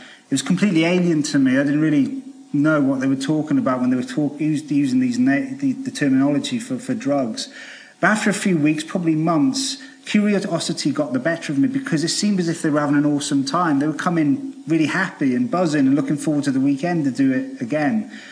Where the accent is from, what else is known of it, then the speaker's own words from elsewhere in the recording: Wales, United Kingdom; accent: Welsh; I was brought up in Wales. You might recognise the Welsh twang in my accent. You know, I'm a proud Welshman. I've even got a big Welsh flag on my living room wall